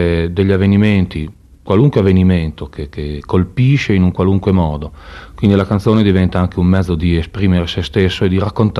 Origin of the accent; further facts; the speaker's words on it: Emilia-Romagna, Italy; anche se probabilmente si sente molto che sono emiliano